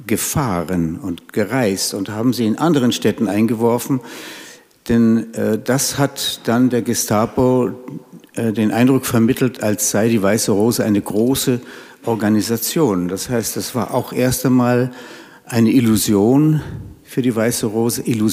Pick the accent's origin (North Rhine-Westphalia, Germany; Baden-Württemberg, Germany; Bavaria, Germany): Bavaria, Germany; Munich; mit meiner Kindheit in Harlaching zusammenhängt. Ich habe dann das Abitur gemacht, 1957 in München, im Ludwigsgymnasium.